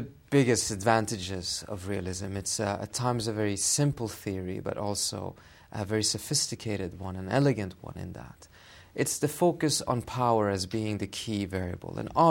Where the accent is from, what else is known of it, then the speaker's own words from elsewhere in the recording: Sweden; also born or lived in Iran; now in United States; I was born in Iran, southern Iran, in the Khuzestan region. And my family left Iran right before the revolution in Iran, late 1978. And I grew up in Sweden. And I did most of my schooling in Sweden